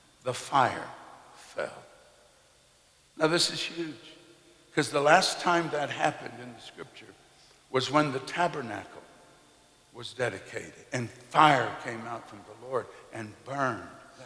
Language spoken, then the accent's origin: English; Kolkata, West Bengal, India; born there; I was born in Calcutta, India, and two Pentecostal midwives helped my mama bring me into the world in a mission house in Calcutta.